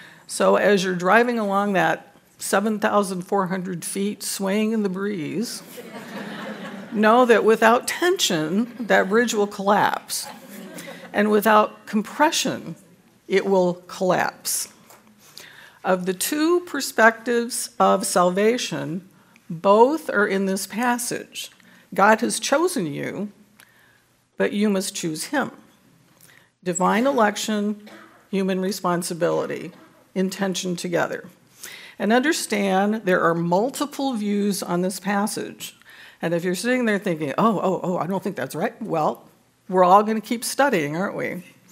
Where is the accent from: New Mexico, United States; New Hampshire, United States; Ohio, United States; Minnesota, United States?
New Mexico, United States; Albuquerque; He's a pastor in Albuquerque, my hometown.